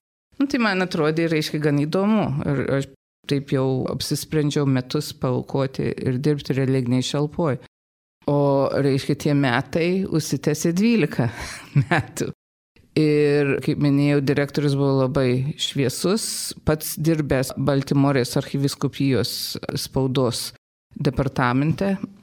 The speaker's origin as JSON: {"language": "Lithuanian", "town": "Detroit", "region": "Michigan", "country": "United States", "tie": "born or raised there", "said": "augdama, reiškia, Detroite, aš ir buvau įsitraukusi į bendruomenę veiklą, prieš tai į Lietuvių jaunimo sąjungos veiklą"}